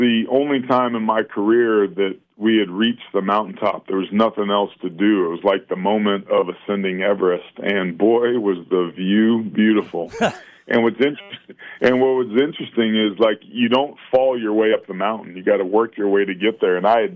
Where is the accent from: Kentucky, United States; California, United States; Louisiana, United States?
California, United States; growing up in California